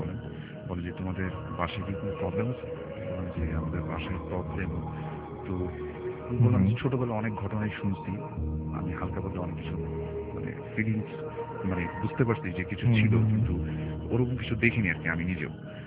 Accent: Dhaka, Dhaka Division, Bangladesh; পুরান ঢাকা থেকে এসেছি

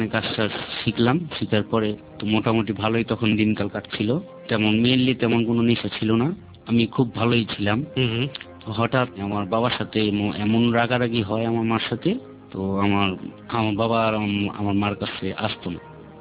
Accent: Dhaka, Dhaka Division, Bangladesh; আমার জন্ম পুরান ঢাকা, ছোট থেকে বড় হয়েছি সেখানে। আমরা খুব নিম্ন শ্রেণীর মানুষ

